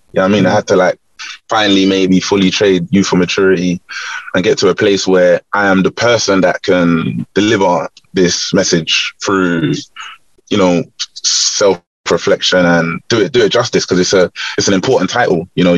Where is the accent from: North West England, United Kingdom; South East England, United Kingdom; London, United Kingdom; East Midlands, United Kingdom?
London, United Kingdom; Tottenham; And, you know, growing up in Tottenham